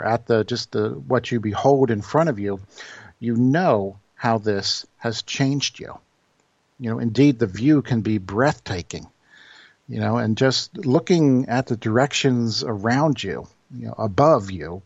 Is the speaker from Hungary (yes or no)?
no; United States; I said I was from the States, and they welcomed me to Ireland and so forth.